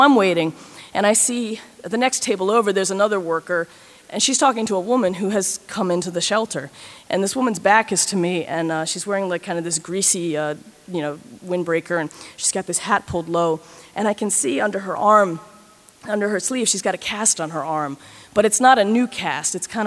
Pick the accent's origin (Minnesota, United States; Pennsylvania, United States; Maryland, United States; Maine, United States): Maryland, United States; Baltimore; And I'm from Baltimore, so when I say somewhere is a bad neighborhood, I know what I'm talking about.